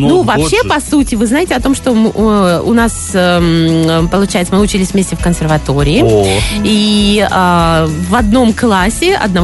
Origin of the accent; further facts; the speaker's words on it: Vitebsk, Vitebsk Region, Belarus; born there; По сути, я родилась в Беларуси, в городе Витебске.